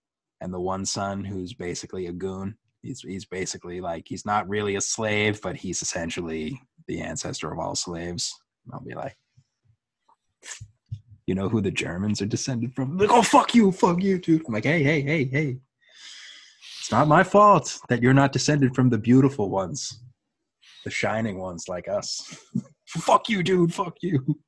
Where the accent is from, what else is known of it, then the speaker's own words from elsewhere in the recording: Boston, Massachusetts, United States; Being from Boston, like most Bostonians, I'm of Irish descent.